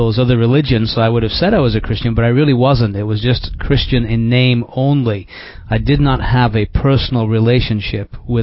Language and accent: English; England, United Kingdom; moved away as an adult; now in Georgia, United States; I was born in a city called Leeds in the north of England, and that's where I grew up and spent the first 26 years of my life. And so although I live in Georgia, I'm really an Englishman.